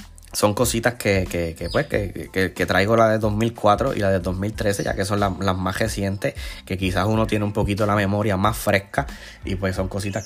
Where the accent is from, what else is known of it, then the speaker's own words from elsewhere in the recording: Puerto Rico; Soy como boricua, soy máximo fanático de Yadier Molina.